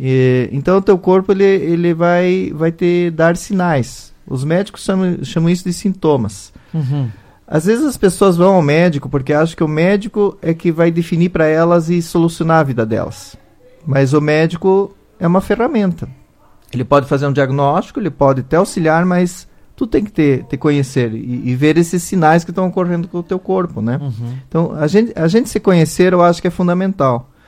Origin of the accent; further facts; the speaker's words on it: Santa Catarina, Brazil; Eu, na verdade, sou catarinense, mas a minha família toda é da região de Passo Fundo.